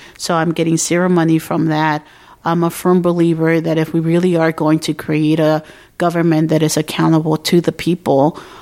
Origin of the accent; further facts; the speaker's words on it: San Diego, California, United States; I'm a first-generation San Diegan, born and raised in San Diego.